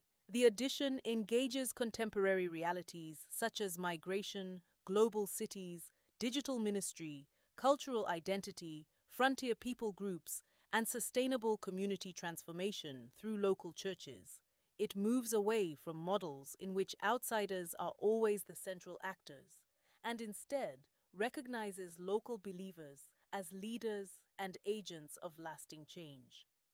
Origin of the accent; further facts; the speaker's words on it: South Africa; As a South African, I find the wider representation of cultures, regions, and experiences especially meaningful. Our country has traveled through the painful history of apartheid into a democratic society